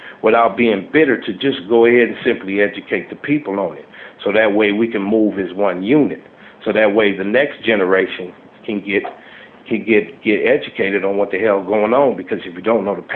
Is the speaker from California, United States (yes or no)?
yes; Pomona, California, United States; me coming from what hood I came from Pomona, you know, and me being able to have enough grace from God to be alive at my age of 41